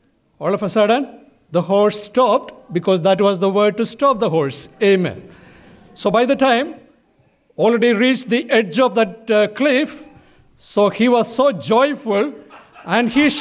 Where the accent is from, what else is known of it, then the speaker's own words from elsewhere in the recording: India; accent: Indian; I don't know, you have to be more attentive to me since my accent, maybe an Indian accent, difficult for you to understand.